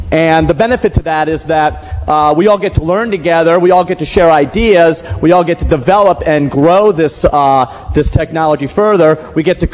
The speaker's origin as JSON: {"language": "English", "town": "Miami", "region": "Florida", "country": "United States", "said": "I'm from Miami, Florida. I started the South Florida HoneyNet project September 24th, 2001."}